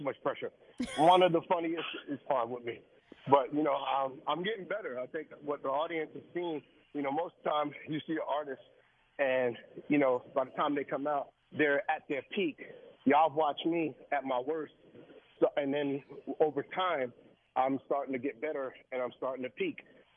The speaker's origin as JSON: {"language": "English", "region": "New York", "country": "United States", "said": "But, you know, she's from New Jersey. I'm a New Yorker."}